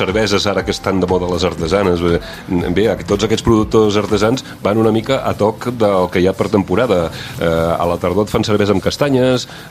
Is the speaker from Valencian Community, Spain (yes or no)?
no; Cassà de la Selva, Catalonia, Spain; jo sóc fill de Cassà de la Selva